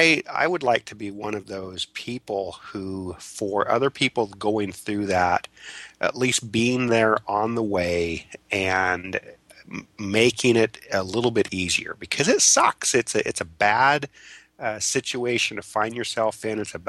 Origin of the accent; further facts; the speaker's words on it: Utah, United States; Well, I grew up in the church. I think I grew up in Utah County and was a very typical member